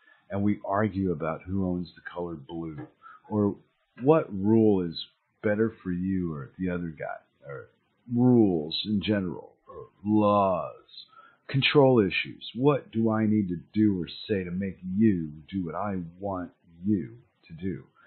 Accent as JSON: {"language": "English", "country": "United States", "tie": "born or raised there", "said": "because when I was a kid, growing up in America, things were made in America, baby."}